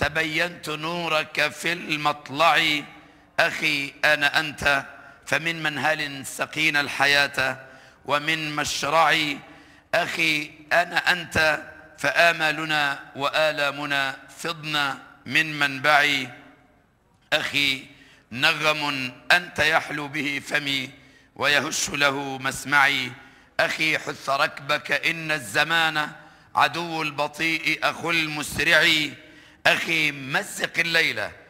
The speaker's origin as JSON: {"language": "Arabic", "country": "Egypt", "said": "على هذه الصورة التي رأيتها في بلدي مصر قبل الثورة."}